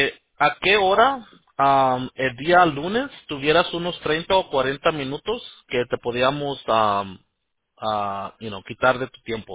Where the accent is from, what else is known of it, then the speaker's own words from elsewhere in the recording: Mexico; mis papás son de Monterrey, ¿verdad? Soy de México